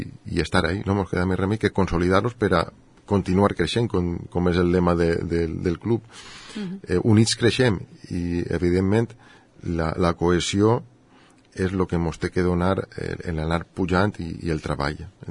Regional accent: Gandia, Valencian Community, Spain; a mi m'encanta dir que sóc gandià

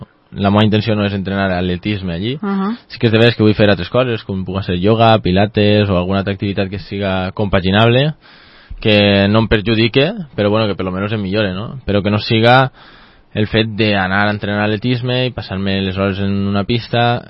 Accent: Oliva, Valencian Community, Spain; El meu cor és d'Oliva.

